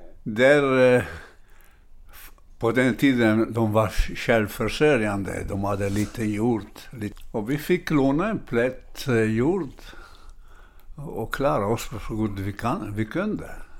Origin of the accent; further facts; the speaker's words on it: Milan, Lombardy, Italy; also born or lived in central Italy; Jag är född i Milano, växte upp i Milano. Sen flyttade jag till i centralitalien till en by där min mamma är född.